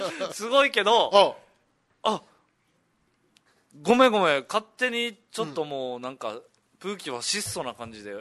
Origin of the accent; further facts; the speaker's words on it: Itoman, Okinawa, Japan; accent: Itoman dialect; 俺も糸満の方言ってるわ。南部だからね、二人とも。